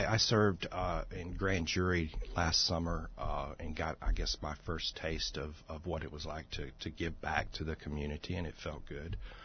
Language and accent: English; Kentucky, United States; I'm from western Kentucky, which is farmland. It's not the mountains. It's not the horse fields or anything. It's just farmers, rolling hills